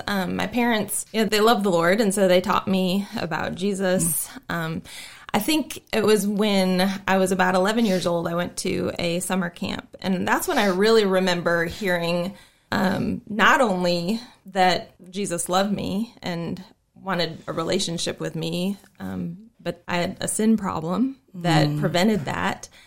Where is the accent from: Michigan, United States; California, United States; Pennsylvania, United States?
Michigan, United States; Detroit; Well, I'm originally from the Detroit area. I'm an only child and have two wonderful parents who are still there in the Detroit area.